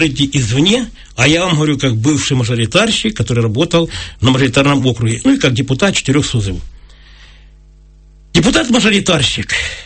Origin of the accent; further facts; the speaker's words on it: Yenakiieve, Donetsk Oblast, Ukraine; я сам с Донбасса. Я в городе Инакиево, окончил школу.